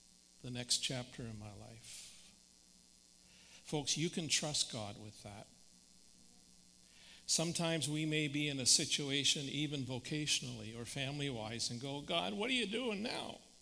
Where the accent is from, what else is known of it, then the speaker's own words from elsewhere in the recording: Canada; I also came of age, I believe, as a Canadian citizen. Because although I was part of a multinational United Nations force, I wore a Canadian uniform.